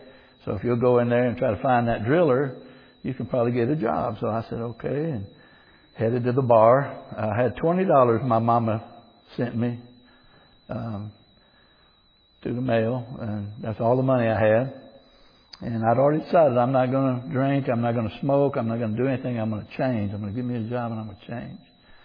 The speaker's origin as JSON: {"language": "English", "region": "Texas", "country": "United States"}